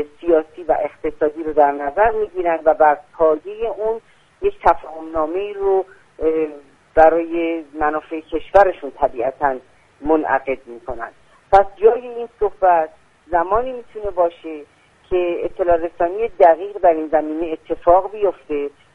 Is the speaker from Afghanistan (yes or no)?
no; Iran; به عنوان یک شهروند، به عنوان یک ایرانی مطرح هست